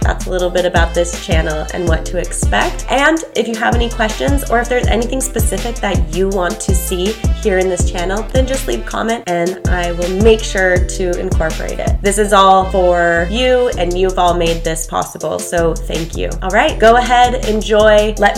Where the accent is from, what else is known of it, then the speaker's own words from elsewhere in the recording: San Diego, California, United States; If you want to just know a little bit more about me, I grew up here in San Diego.